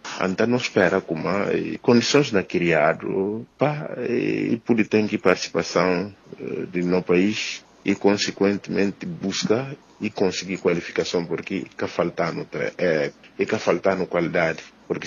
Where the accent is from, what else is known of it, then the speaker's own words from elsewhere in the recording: Guinea-Bissau; enquanto guineense